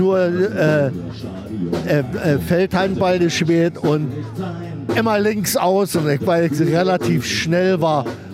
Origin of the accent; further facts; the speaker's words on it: Berlin, Germany; Ich bin groß geworden in Reinickendorf, hier im Bezirk Reinickendorf, da habe ich und bin eigentlich immer in Reinickendorf geblieben, später war ich, also hier Reinickendorf Ost war das früher, Residenzstraße